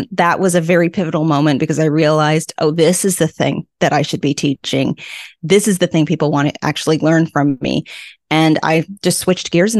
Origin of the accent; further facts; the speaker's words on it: Vancouver, British Columbia, Canada; now in Prince Edward Island, Canada; No. I raised in Vancouver. So we moved here